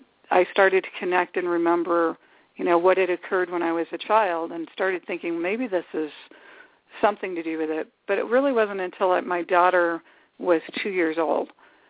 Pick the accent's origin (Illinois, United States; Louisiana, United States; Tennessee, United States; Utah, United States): Illinois, United States; Chicago; I grew up in Chicago, Illinois, and I lived on the northwest side of the city. And I have four brothers, no sisters.